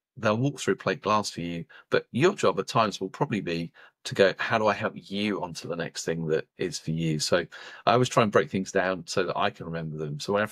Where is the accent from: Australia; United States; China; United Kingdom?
United Kingdom; as a Brit